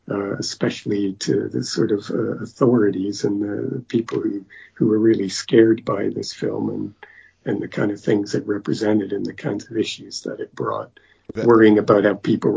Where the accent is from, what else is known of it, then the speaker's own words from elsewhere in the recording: Canada; now in United Kingdom; especially here in the UK, because obviously, I'm Canadian originally